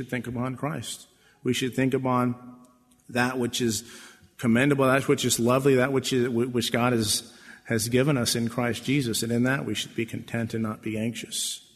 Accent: United States; I'm an American, so I say the number one.

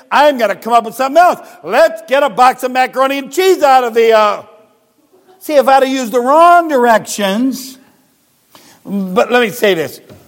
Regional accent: Ireland; I'm Irish.

